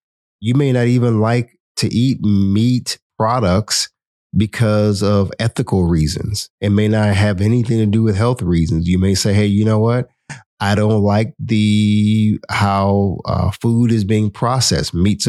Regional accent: Miami, Florida, United States; I love fish. I grew up in Miami. I grew up eating fresh fish all the time.

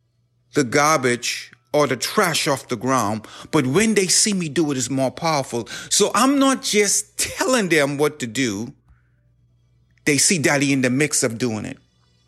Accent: Bahamas; This is the vision that God has given to me when I was a young man growing up in the Bahamas under the leadership of Dr. Miles Monroe.

